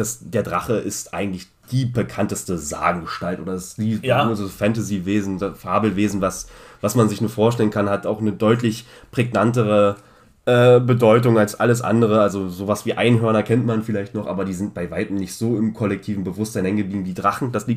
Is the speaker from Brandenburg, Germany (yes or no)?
yes; Chorin, Brandenburg, Germany; ich kann mich erinnern, ich komme ja aus Brandenburg